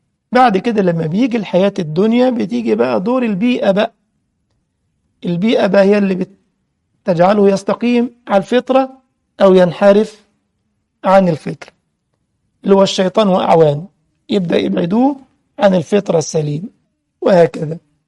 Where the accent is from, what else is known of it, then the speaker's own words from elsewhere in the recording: Egypt; كان زمان عندنا في مصر كان زمان حاجة اسمها المارلبورو